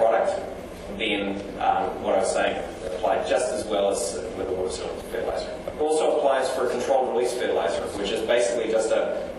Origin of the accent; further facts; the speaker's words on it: New Zealand; I'm from New Zealand